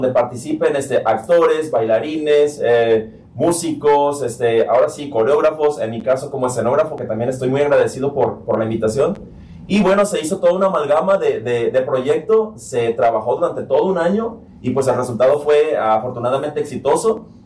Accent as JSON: {"language": "Spanish", "region": "Colima", "country": "Mexico", "said": "todos los que somos de Colima, claro que disfrutamos de Ciudad Guzmán cuando vamos"}